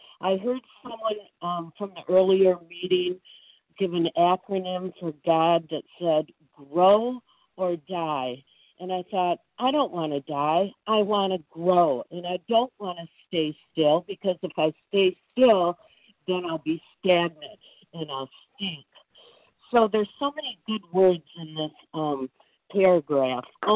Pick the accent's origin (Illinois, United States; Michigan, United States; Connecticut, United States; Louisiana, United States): Michigan, United States; from Michigan, recovered compulsive overeater.